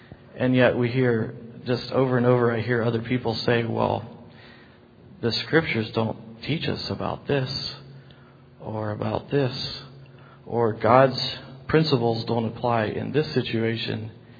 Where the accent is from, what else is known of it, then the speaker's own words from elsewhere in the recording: Ohio, United States; We're from Ohio, and just a blessing to be here